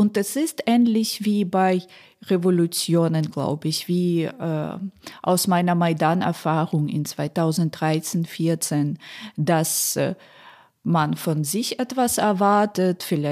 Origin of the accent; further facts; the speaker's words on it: Poltava, Poltava Oblast, Ukraine; Es gibt Städte wie Poltawa, meine Heimatstadt, glaube ich, Dnipro, immer noch Saporizhia.